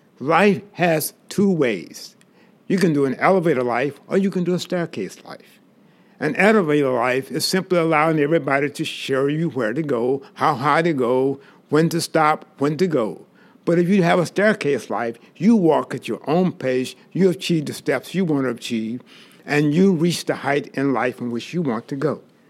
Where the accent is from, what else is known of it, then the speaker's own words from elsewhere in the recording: the South, United States; As I grew up in the South in the 50s and the 60s, I learned some very important lessons about life.